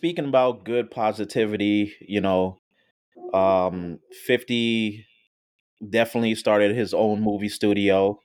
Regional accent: Jamaica; I definitely love being Jamaican

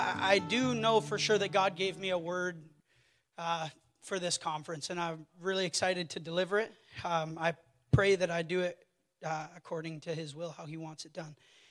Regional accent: Ontario, Canada; I'm from Ontario, so I don't know what gives me the right to tease her, but it's a beautiful province.

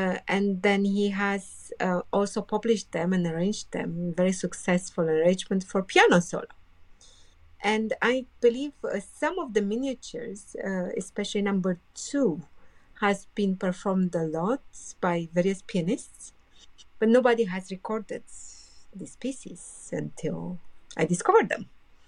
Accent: Nigeria; And in Nigeria, I'm seen as Nigerian. I'm not seen as necessarily as foreigner. I'm not. Of course, they see me mixed. They call sometimes Oyibo, but I am in Nigeria, I'm home.

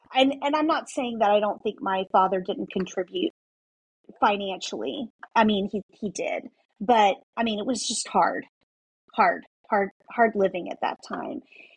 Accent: Texas, United States; I grew up in Texas. So I grew up, both of my parents, native Texan

